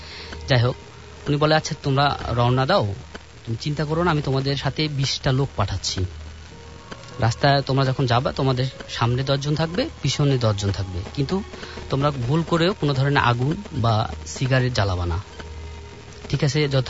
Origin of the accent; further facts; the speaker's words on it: Naogaon, Rajshahi Division, Bangladesh; now in Dhaka, Bangladesh; আমি মিরপুর থেকে এসেছি, আমার হোম ডিস্ট্রিক্ট নওগাঁ।